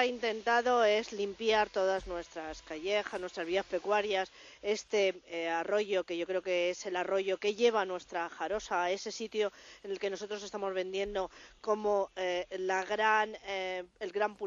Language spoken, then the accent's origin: Spanish; Guadarrama, Community of Madrid, Spain; yo soy de Guadarrama.